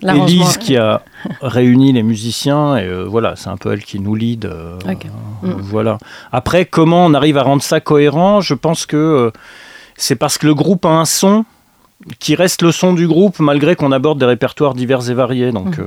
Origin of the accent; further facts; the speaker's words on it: France; born there; Je suis d'origine de ex-Yougoslavie, donc voilà, même si je suis né en France